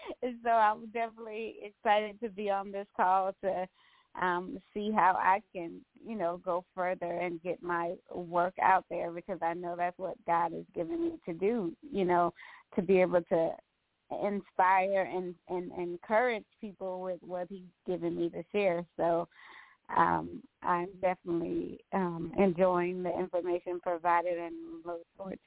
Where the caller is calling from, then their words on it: Houston, Texas, United States; I'm calling from Houston, Texas.